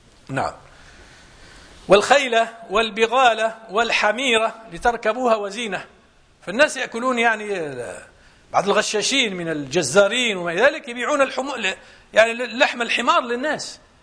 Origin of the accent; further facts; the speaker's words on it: Morocco; وإن كانت العادة يعني جارت عندنا في المغرب